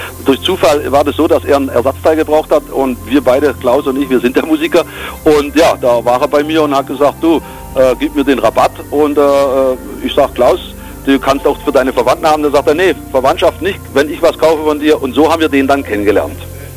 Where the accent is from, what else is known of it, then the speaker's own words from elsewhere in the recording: Hamburg, Germany; Ja, aus Hamburg. Ja. Das ist auch gut. Ich bin eigentlich ein Norddeutscher, mehr Norddeutscher wie Süddeutscher.